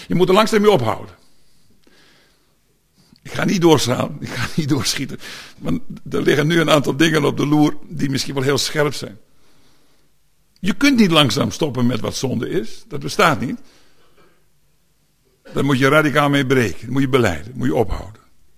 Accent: Netherlands; Daar zitten we als Hollanders helemaal goed.

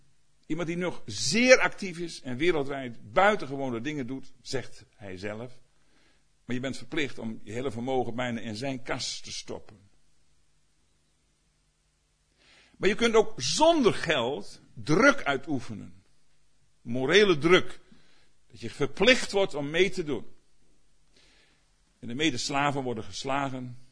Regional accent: Groningen, Netherlands; Bij ons in Groningen was een schrijnend voorval dat mensen eieren aten.

